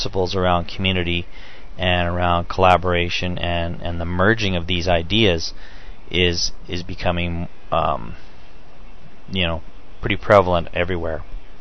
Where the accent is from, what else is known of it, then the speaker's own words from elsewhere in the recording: Moose Jaw, Saskatchewan, Canada; from Moose Jaw, Saskatchewan.